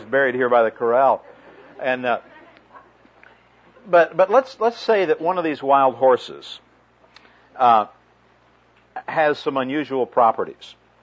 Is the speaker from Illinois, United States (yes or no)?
yes; Chicago, Illinois, United States; also born or lived in Carson City, Nevada; I grew up in the Chicago area. I lived for 6 years in Carson City, Nevada.